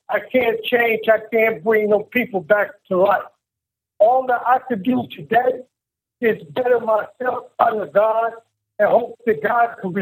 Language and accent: English; Boston, Massachusetts, United States; also born or lived in St. Louis, Missouri; I grew up in Boston, Massachusetts. I was born in St. Louis, Missouri. That's where my family originated from. And I came to Washington to visit my older brother.